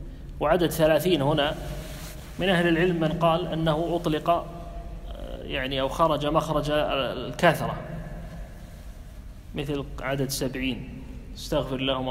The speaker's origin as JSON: {"language": "Arabic", "country": "Kuwait", "said": "عندنا بالكويت"}